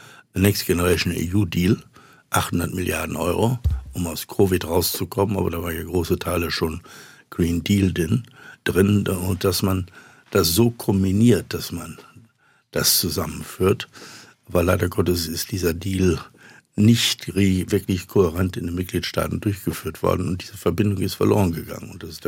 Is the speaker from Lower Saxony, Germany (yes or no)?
no; Bielefeld, North Rhine-Westphalia, Germany; Da, wo ich herkomme, in der Gegend, wo ich geboren bin und wo ich mein ganzes Leben trotz einiger Ausflüge eigentlich gelebt habe.